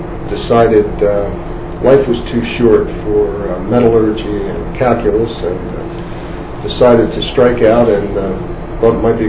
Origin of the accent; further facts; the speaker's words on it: Vineland, New Jersey, United States; I was born in Vineland, New Jersey, August 4th, 1948. Grew up in the same city, went to high school in the same city. I actually never left Vineland until I went to the Army.